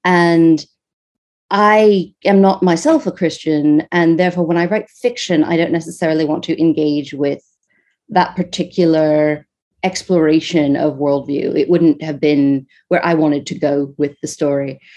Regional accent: United States; So for my various sins, I am an American.

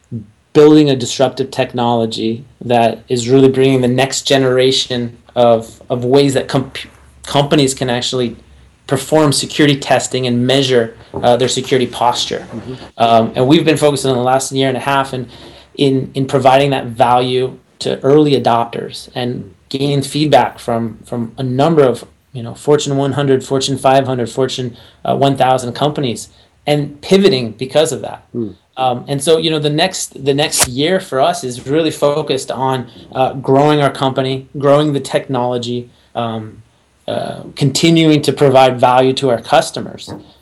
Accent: East Coast, United States; also born or lived in Connecticut / New York / Boston; now in San Diego, United States; So we're based in San Diego. I'm originally from the East Coast. I lived in Connecticut, New York, and Boston.

